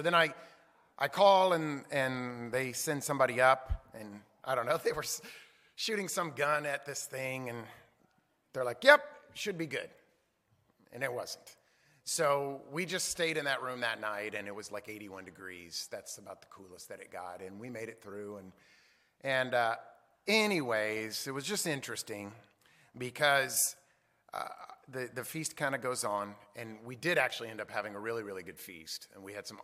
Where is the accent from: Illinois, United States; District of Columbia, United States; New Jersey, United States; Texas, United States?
Texas, United States; which is funny because we're from Texas, and we're like, oh, heat's not that big a deal